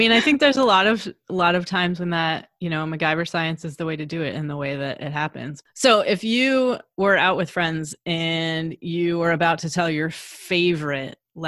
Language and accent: English; Michigan, United States; I grew up in Michigan and people always assume that I know things about the Great Lakes.